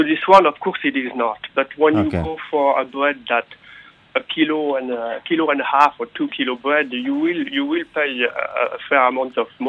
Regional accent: Nouvelle-Aquitaine, France; English is a second language; I'm from the Basque Country.

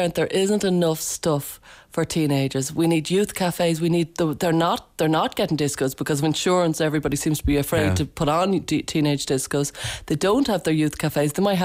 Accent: Blanchardstown, Leinster, Ireland; now in Offaly, Ireland; I'm from Blanchardstown originally and I've moved down to Offaly, so

